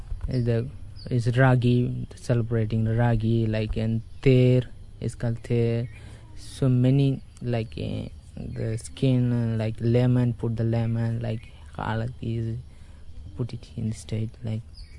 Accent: Moratandi, Tamil Nadu, India; I'm come from Moratandi village.

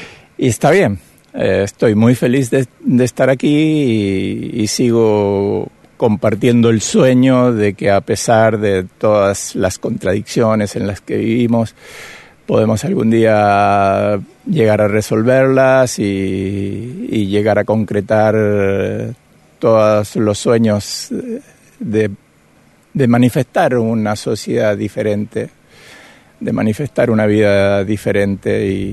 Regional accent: Argentina; now in India; soy de Argentina y vine a Oroville

